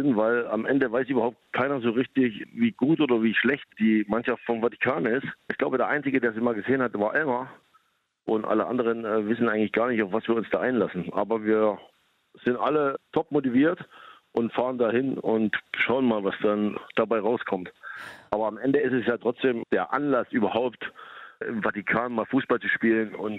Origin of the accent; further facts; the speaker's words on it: Aue, Saxony, Germany; weil ich komme ja eigentlich aus Aue. Und wir haben uns auch getraut in Sachsen, weil meine Frau auch aus Sachsen kommt.